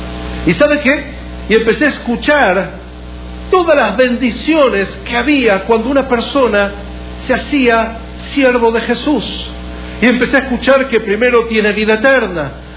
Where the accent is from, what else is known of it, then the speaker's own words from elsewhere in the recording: Buenos Aires, Argentina; judío, con padres judíos, madre judía, me formé en un colegio religioso en Buenos Aires, yo soy de origen argentino